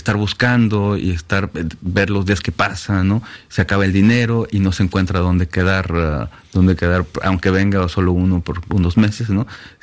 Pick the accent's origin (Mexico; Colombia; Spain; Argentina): Mexico; Mexico City; yo tengo buenos recuerdos sobre mi infancia en Olivar del Conde, por ejemplo, en Molino de Rosas